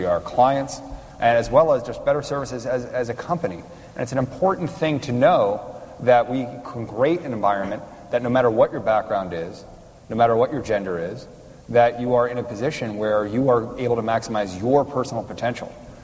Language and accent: English; New York, United States; I looked at my own background growing up on Long Island, and thankfully losing my accent, unlike my Boston counterpart